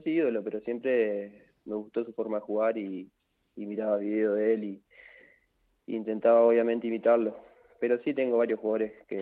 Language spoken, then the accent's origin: Spanish; Salto, Uruguay; born there; Sí, nací en Salto, a 7 kilómetros del centro, digamos, Salto